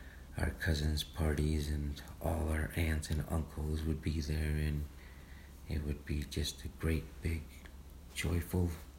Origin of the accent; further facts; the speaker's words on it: San Miguel, El Salvador; We are from San Miguel, El Salvador.